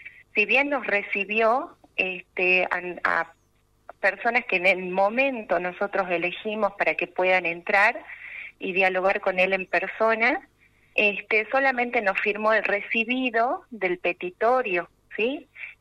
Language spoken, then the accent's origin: Spanish; Tartagal, Salta, Argentina; Tartagal, todos somos de Tartagal.